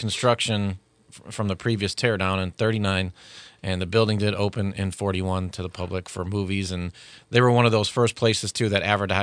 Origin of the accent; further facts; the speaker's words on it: Hobart, Tasmania, Australia; here, and my roots are here, and this is where we're going to be.